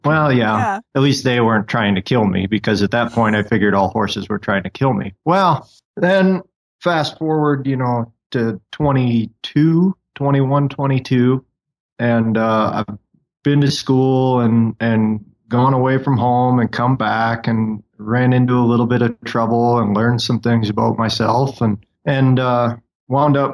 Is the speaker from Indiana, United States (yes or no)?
no; Minnesota, United States; It's not like I was born and raised on a ranch or anything. I'm from Minnesota originally.